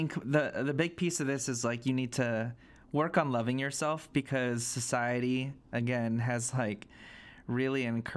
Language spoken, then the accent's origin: English; Philippines; like having Filipino friends is great as a Filipino because they just understand.